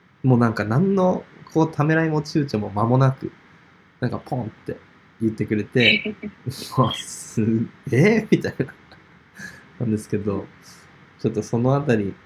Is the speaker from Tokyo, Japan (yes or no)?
yes; Tokyo, Japan; also born or lived in Osaka; 僕東京育ちで、あの、うん、大阪生まれなんですよ。